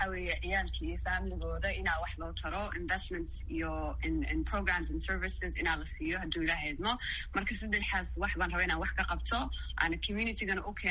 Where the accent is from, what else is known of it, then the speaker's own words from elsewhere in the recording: United States; annaka mareekan baan deganahay mareekan baan joognay 23 sano halkan baan wax ku bartay halkan baan ku koray